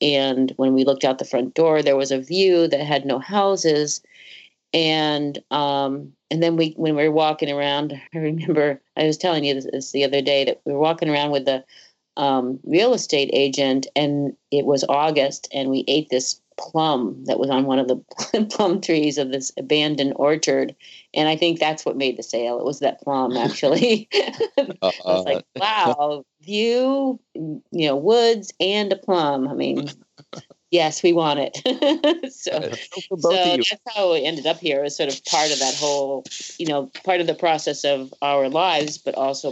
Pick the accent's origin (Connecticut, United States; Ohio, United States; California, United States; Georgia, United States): Connecticut, United States; now in Leiden, United States; Well, I moved to Leiden in 76. I grew up in Connecticut and went to college in the Valley.